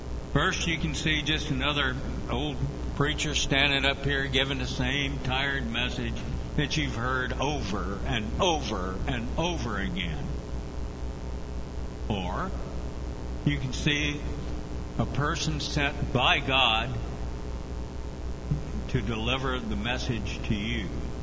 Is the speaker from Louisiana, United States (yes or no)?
yes; Louisiana, United States; Well, I'm better now, but I was raised in Louisiana, and I can tell you about slow speech.